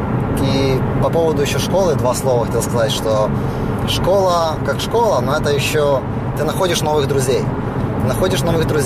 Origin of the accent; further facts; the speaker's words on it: Ukraine; moved away as an adult; мы когда приехали с Украины сюда, да, я вот там, будучи моряком там, и приехал сюда